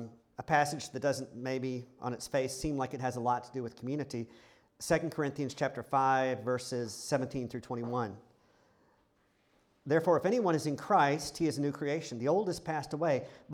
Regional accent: United States; we come from the United States, and the United States, we're a very individualistic nation.

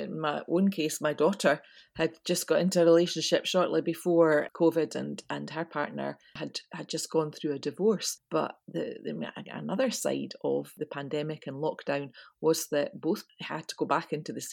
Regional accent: Larbert, Scotland, United Kingdom; So the Scout Hall, I grew up in Larbert, it was the Dobby Hall.

